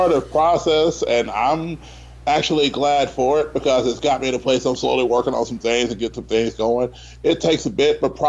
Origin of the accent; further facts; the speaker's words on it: Tennessee, United States; especially in my hometown in Tennessee, I was looked at as, well, he's never going to quite be like us.